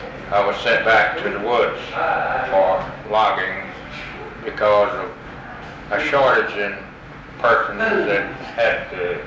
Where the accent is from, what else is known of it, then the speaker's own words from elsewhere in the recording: Alabama, United States; I was born and reared in Pike County, northeast corner of Pike County, B-12.